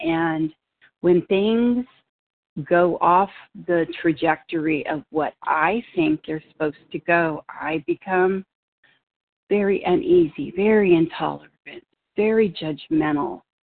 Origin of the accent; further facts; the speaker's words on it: California, United States; Right now, I'm from California, but right now I'm in Las Vegas